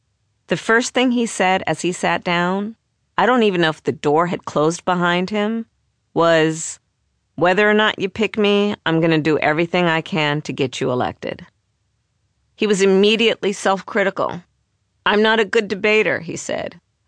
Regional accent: Oakland, California, United States; I'm West Coast, he's Midwest. I was born in Oakland and grew up in a working-class urban neighborhood.

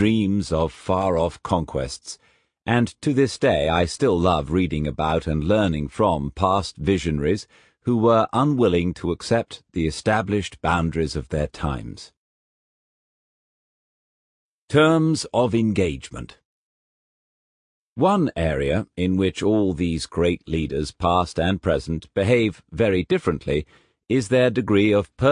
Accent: England, United Kingdom; Growing up in England, history was one of my very few favourite subjects at school.

